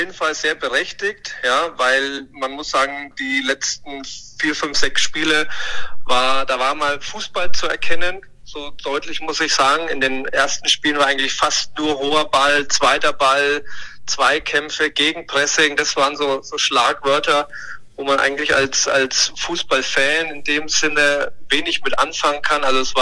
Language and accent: German; Hamburg, Germany; als Hamburger